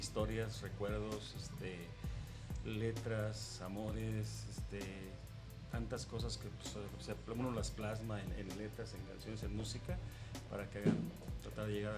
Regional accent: La Huerta, Jalisco, Mexico; Yo soy de aquí de la Huerta, Jalisco.

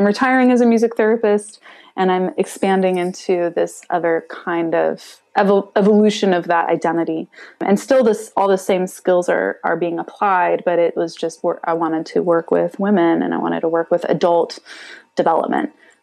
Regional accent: Phoenix, Arizona, United States; I was telling you, ladies, I grew up in Phoenix, Arizona, which was pretty unforgiving most of the time

